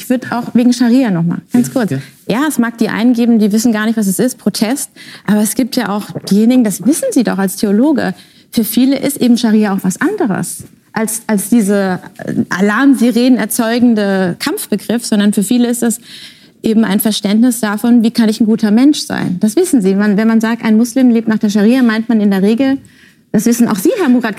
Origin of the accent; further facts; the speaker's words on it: Germany; ich bin Frankfurter, aber ich bin nicht Deutscher. Ich sage, ich bin Deutsche.